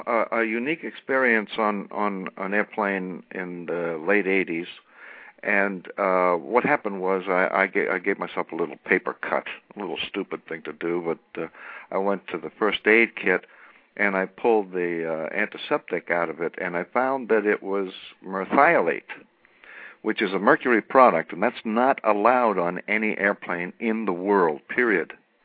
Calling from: Massachusetts, United States; from Massachusetts. I work for an airline for 28 years.

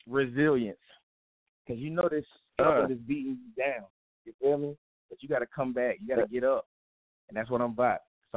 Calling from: Tampa, Florida, United States; I'm calling from Tampa, Florida, man.

